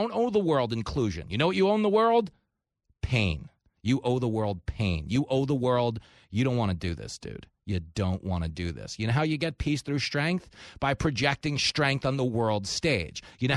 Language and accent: English; Levittown, New York, United States; Bob Levinson, who grew up down the block from me, where I grew up in Levittown.